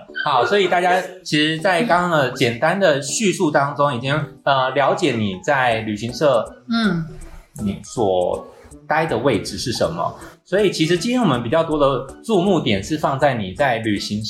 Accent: Taiwan; 所以其实我真心觉得我们台湾人要有一点观念可以要导正一下

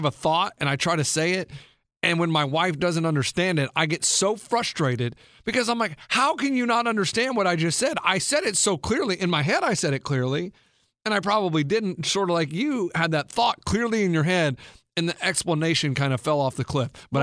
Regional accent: Kansas, United States; born there; I was born in Kansas too.

